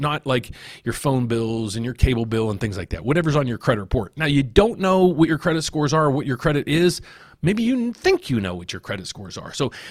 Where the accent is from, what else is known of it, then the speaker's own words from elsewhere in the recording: Pittsburgh, Pennsylvania, United States; So I'm from the Pittsburgh area, and I just saw that this morning.